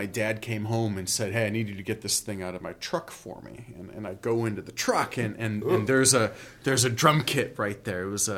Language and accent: English; Stickney, Illinois, United States; so I grew up in Berwyn, Illinois. Actually, I grew up in Stickney, which is a tiny little town right outside of Berwyn.